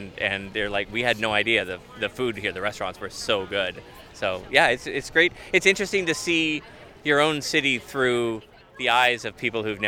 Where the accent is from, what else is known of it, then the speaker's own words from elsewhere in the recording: Nanaimo, British Columbia, Canada; I'm from Nanaimo.